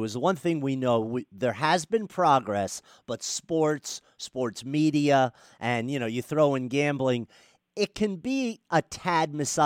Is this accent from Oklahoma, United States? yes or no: no; New York, United States; me being a New Yorker and a Eugenian, I love Sabrina.